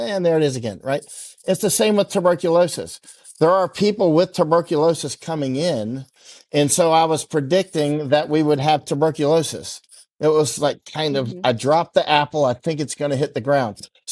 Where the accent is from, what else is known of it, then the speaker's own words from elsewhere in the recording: Winter Haven, Florida, United States; You know, I grew up in Winter Haven, Florida, which is like the one of the most lightning places in the world, actually, believe it or not.